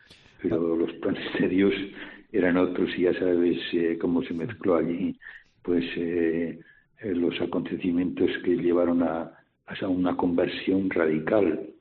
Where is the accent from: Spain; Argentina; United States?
Spain; Navarre; Pues como navarros que somos